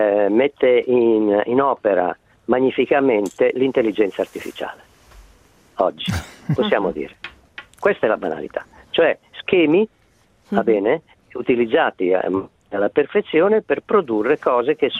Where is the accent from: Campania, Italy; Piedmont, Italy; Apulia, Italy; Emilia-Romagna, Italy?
Emilia-Romagna, Italy; Bologna; io sono bolognese di origine